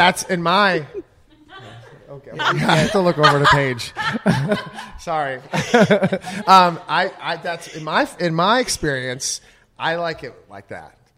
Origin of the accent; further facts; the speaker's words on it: Midwest, United States; I'm from the Midwest.